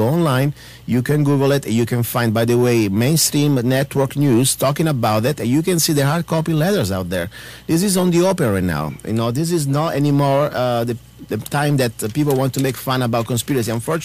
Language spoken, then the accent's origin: English; Italy; I was born in Italy and grew up in Italy